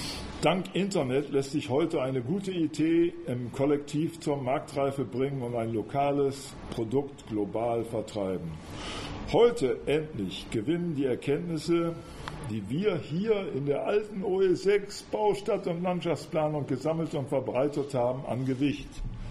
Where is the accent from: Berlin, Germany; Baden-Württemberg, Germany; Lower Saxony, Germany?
Lower Saxony, Germany; Oldenburg; 1972 schrieb meine Heimatstadt Oldenburg einen Wettbewerb zu einer Wohnbebauung